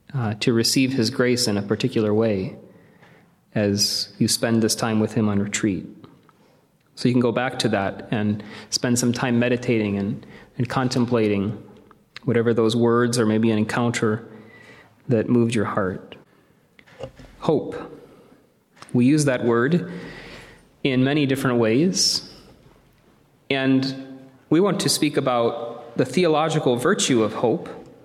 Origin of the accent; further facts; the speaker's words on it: St. Louis, Missouri, United States; I'm a big Cardinals fan. I hail from St. Louis.